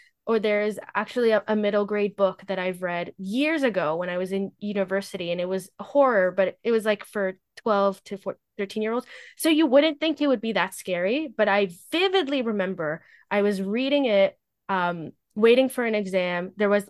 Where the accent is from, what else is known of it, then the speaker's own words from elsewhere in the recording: Canada; I'm Canadian, so it's Zed.